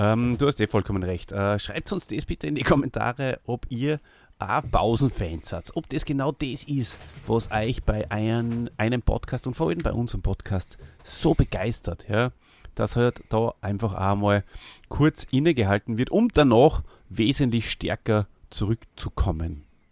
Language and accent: German; Hof bei Salzburg, Salzburg, Austria; das ist ja nur näher als Hof bei Salzburg, wo ich herkomme.